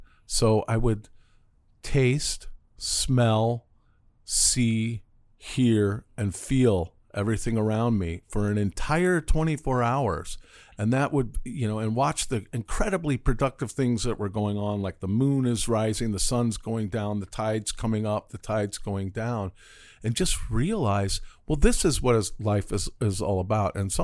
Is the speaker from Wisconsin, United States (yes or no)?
no; St. Louis, Missouri, United States; I was living in St. Louis, Missouri. I was born in St. Louis.